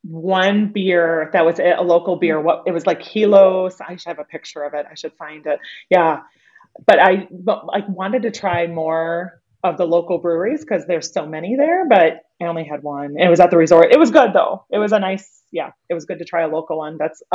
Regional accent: Minnesota, United States; I was raised in Minnesota where spam's also a thing.

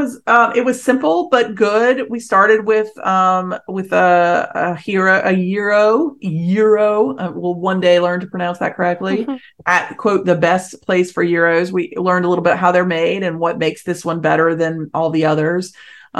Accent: United States; You know, as an American, I'm sure that, you know, as an American, I don't have a whole lot of rights to say that I'm not a Native American.

